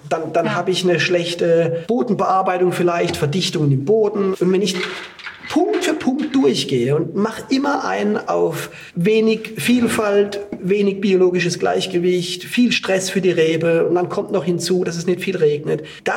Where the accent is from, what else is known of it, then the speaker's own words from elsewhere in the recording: Baden-Württemberg, Germany; ich bin in Südbaden aufgewachsen, habe im Kaiserschuh gelernt, war im Burgund